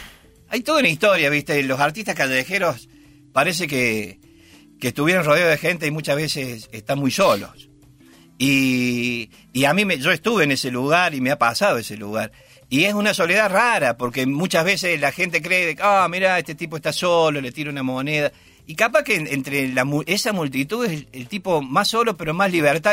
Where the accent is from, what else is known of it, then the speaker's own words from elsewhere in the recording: Córdoba, Argentina; como yo soy de Córdoba, no ando muy cotidianamente, pero sí en el país y cuando vengo a Buenos Aires también.